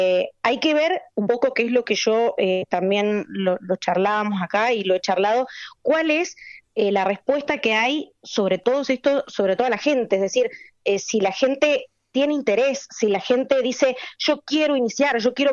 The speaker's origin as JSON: {"language": "Spanish", "region": "Tierra del Fuego", "country": "Argentina", "said": "en donde los beneficiarios somos los fueguinos"}